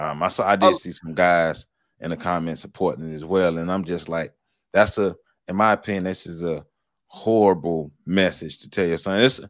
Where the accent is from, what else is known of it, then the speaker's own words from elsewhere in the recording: the South, United States; I'm from the South, and I was taught to be courteous, to be a gentleman, to be all these things.